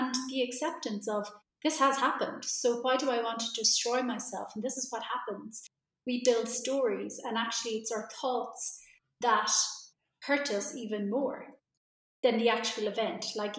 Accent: Ireland; he wasn't from Ireland, I'm Irish, but we were living abroad and I was back home in Ireland for a holiday just to visit my family and friends

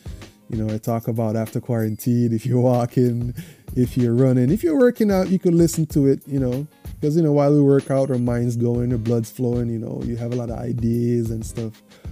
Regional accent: Jamaica; when I was growing up in Jamaica, I had friends, you could just go and talk to them

